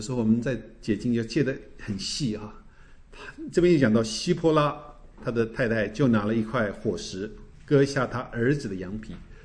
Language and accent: Chinese; China; 就像我们中国人讲到你皇帝是什么，天子。